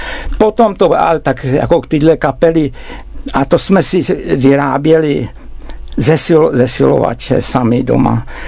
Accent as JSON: {"language": "Czech", "region": "Prague", "country": "Czechia", "said": "Hele, já jsem kluk z Pankráce."}